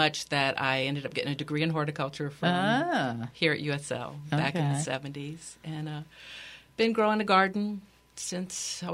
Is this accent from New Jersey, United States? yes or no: no; New Iberia, Louisiana, United States; I grew up in New Iberia, mainly.